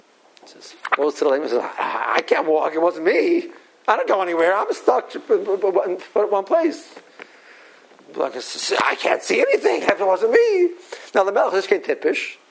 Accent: Cleveland, Ohio, United States; I'm from Cleveland, so he's a Clevelander.

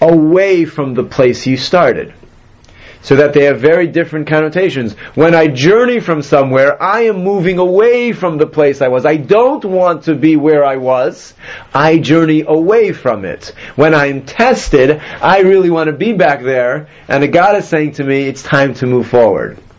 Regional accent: Atlanta, Georgia, United States; I grew up in Atlanta, and I dream of New York.

